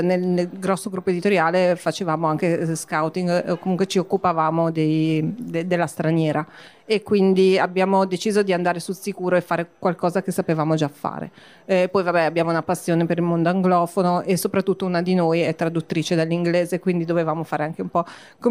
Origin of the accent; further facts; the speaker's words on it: Milan, Lombardy, Italy; Padova è un po' anche una mia città, ho tanti amici qua, ho parenti, ho tutti, noi siamo di Milano